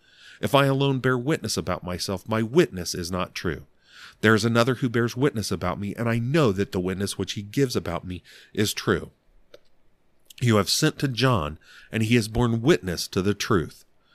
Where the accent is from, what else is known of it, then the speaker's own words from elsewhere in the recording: Alabama, United States; born there; that'd be like somebody calling me a redneck because I was born in Alabama.